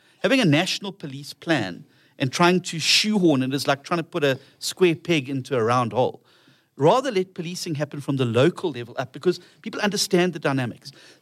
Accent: Durban, KwaZulu-Natal, South Africa; I'm from Durban.

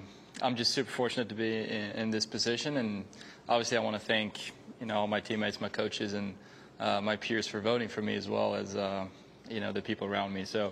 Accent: Sweden; growing up in Sweden, it's not ideal for golf. Our season is a little bit shorter

